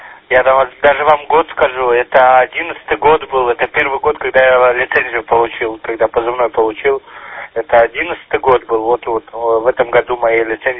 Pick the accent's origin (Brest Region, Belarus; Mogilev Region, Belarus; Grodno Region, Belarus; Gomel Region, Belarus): Mogilev Region, Belarus; Bobruisk; also born or lived in Saint Petersburg; Вот я сейчас 5 лет прожил в Питере, сейчас вернулся в родной город, в Бобруйск, Критейдж Бобруйск.